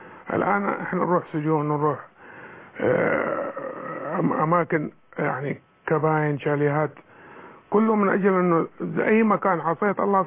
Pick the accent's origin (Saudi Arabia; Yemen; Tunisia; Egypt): Yemen; وهذا فخر لي اني من اهل اليمن.